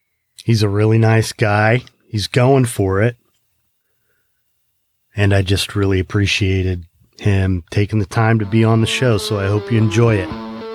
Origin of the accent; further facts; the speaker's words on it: United States; you know, I'm an American